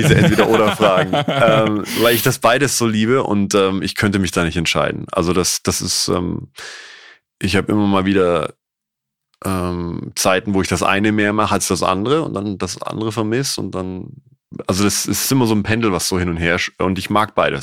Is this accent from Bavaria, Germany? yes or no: yes; Bavaria, Germany; now in Hamburg, Germany; beides, weil Bayern natürlich da meine Eltern sind, ist meine Heimat ist sozusagen, Hamburg, weil ich hier schon seit über 25 Jahren lebe und das mein Zuhause ist.